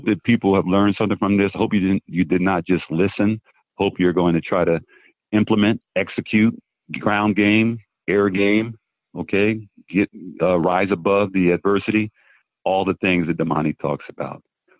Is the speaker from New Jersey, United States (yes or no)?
yes; New Jersey, United States; Well, I'm from New Jersey.